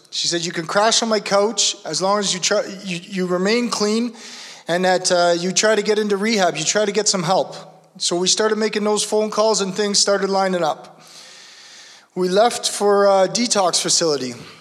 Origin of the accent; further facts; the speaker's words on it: Oshawa, Ontario, Canada; I'm from Oshawa, so we had to go through Toronto.